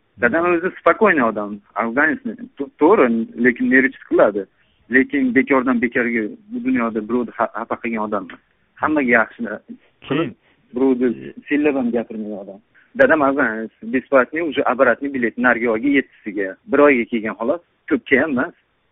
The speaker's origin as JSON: {"language": "Uzbek", "town": "Pakhtaabad", "region": "Andijan Region", "country": "Uzbekistan", "said": "Men Andijondanman. Paxtaobod rayonidan."}